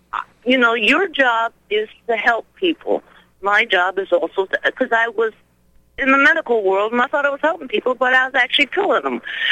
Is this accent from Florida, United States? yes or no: no; Michigan, United States; now in Houston, United States; I'm from Michigan. I went to New York, New Jersey. I did my X-ray school over there.